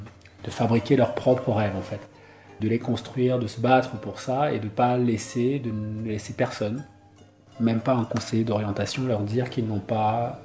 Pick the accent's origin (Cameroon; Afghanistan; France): Cameroon; French is a second language; important de rappeler que je suis camerounais parce que je pense écrire le français dans ma langue maternelle